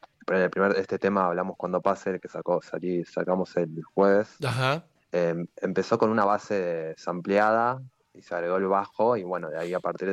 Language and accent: Spanish; La Tablada, Buenos Aires Province, Argentina; now in Buenos Aires, Argentina; soy en realidad de La Tablada, de La Matanza. Ajá. Y ahora, bueno, vivo en Capital.